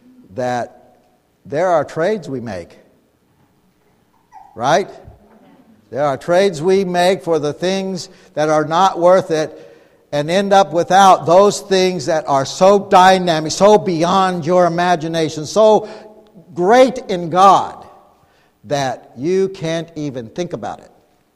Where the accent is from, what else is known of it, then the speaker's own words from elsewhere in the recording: Ireland; I'm Irish, okay?